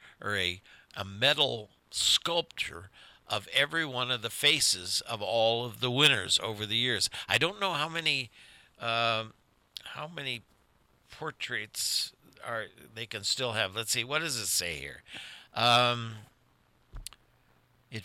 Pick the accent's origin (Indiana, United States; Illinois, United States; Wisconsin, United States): Indiana, United States; Indianapolis; born there; I was born in Indianapolis, and also I worked at the Indy 500 2 years, taking tickets, and I've been to 6 or 7 of them, so it's kind of steeped in my history.